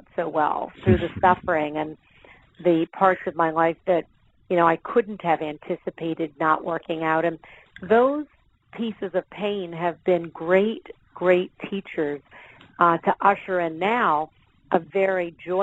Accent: Philadelphia, Pennsylvania, United States; I'm from the Philadelphia area, so I'm a native of Pennsylvania, native of Philadelphia. That's still home for me and my parents.

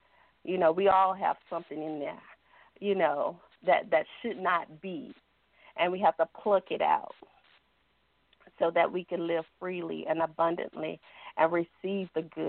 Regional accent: Louisiana, United States; So a lot of that makes it, I'm from Louisiana, it makes a big gumbo, right?

